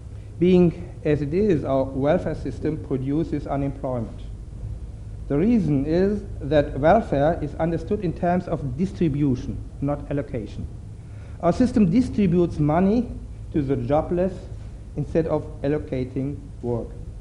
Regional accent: Dresden, Saxony, Germany; longer thousands of miles away in the Far East, but in our own backyard, less than 20 miles south of my hometown, Dresden.

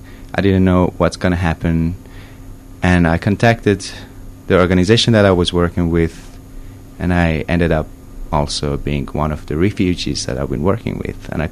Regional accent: Iran; English is a second language; Okay, I am from Iran, and recently I finished my university.

